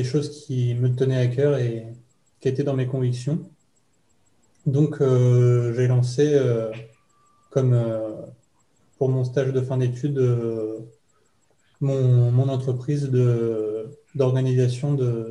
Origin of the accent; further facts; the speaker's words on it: Normandy, France; born there; moi, je suis né dans l'Orne. Dans un petit village en 95, et je suis vite devenu assez écolo. J'ai ensuite déménagé dans la Sarthe